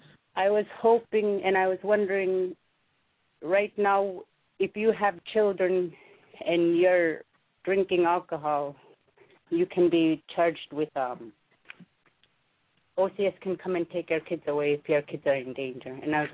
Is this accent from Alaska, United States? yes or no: yes; Akiak, Alaska, United States; I'm from Akiak